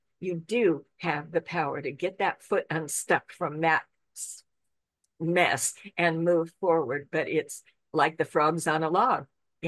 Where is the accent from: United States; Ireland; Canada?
Ireland; she knows I love Celtic music because I'm Irish.